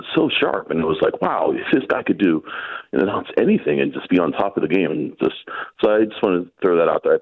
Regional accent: Johnstown, Pennsylvania, United States; Yes, and I'm from Western Pennsylvania, Johnstown, so I listen to you guys a lot.

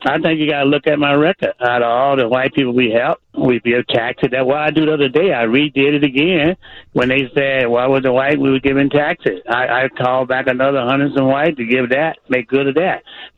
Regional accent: the South, United States; Listen, guys, I was raised in the South where we could not take and walk on the other side of the street

